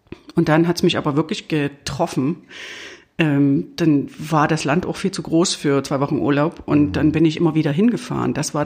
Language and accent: German; eastern Germany, Germany; Ich habe, wie man ja unschwer hört, bin ich im Osten aufgewachsen und war gerade 20 geworden, als die Mauer fiel.